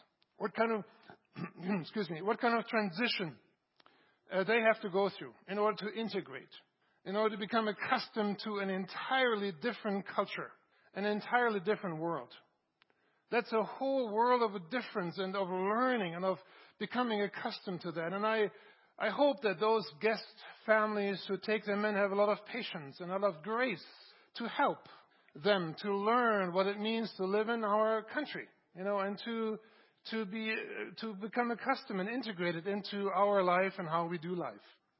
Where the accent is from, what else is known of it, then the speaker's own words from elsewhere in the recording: Germany; also born or lived in United States; now in Canada; We had the privilege of living in three countries. I grew up in Germany, we lived in the States, we lived in Canada.